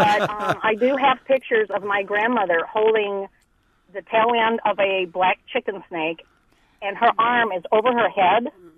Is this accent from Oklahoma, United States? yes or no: yes; Oklahoma, United States; I'm from Oklahoma, and that year that we lived with her, I was exposed to so many things.